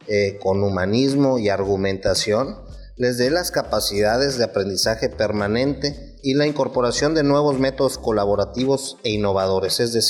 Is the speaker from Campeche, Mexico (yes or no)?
yes; Campeche, Mexico; nosotros como mexicanos y como campechanos